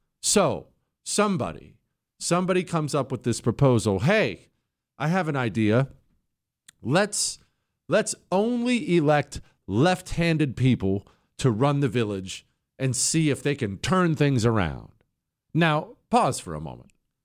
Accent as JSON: {"language": "English", "region": "Rust Belt", "country": "United States", "tie": "born or raised there"}